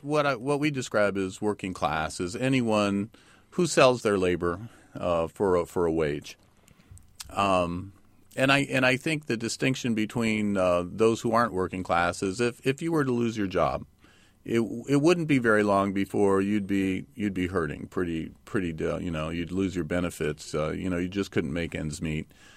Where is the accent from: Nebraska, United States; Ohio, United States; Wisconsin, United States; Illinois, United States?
Illinois, United States; Westville; I grew up in Westville, graduated from the high school there, and came to the University of Illinois